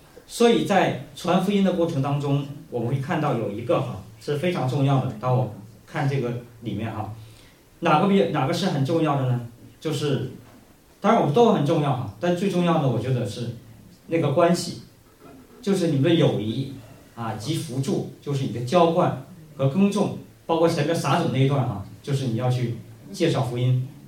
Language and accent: Chinese; Northeast China, China; 在我们老家东北哈，那我看见我的长辈们他们种地的时候，他们也是欢欢喜喜的